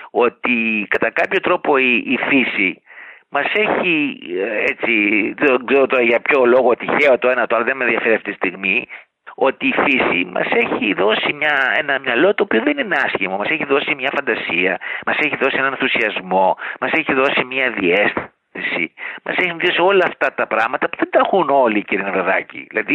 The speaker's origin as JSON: {"language": "Greek", "country": "Greece", "said": "Κοιτάξτε, είμαι καταρχάς η καταγωγή μου, είμαι περίφημος, είμαι Έλληνας"}